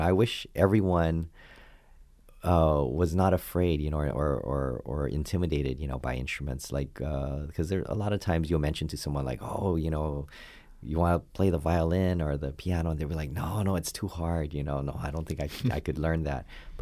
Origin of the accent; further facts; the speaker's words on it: Hawaii, United States; And of course, growing up in Hawaii, all the kids play the ukulele.